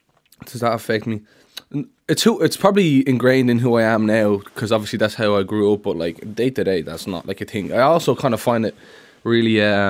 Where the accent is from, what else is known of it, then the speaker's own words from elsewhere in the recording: Ireland; I've just come to appreciate myself and my Irishness and accept myself as Irish, you know what I mean? I don't think it's anyone else's say whether or not I'm Irish. To me, I'm Irish